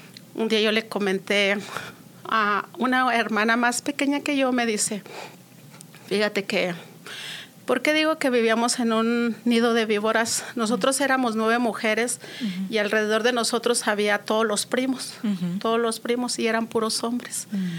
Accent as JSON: {"language": "Spanish", "town": "González Ortega", "region": "Zacatecas", "country": "Mexico", "tie": "born there", "said": "por parte de mi esposo, yo soy del estado de Zacatecas. Uh-huh. En un pueblito que se llama González Ortega."}